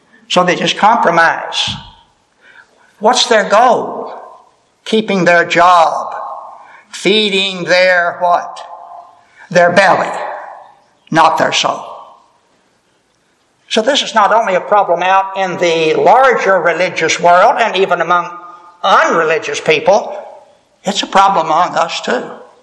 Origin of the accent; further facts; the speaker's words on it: Florida, United States; I grew up in South Florida, and I remember in the newspaper down in Miami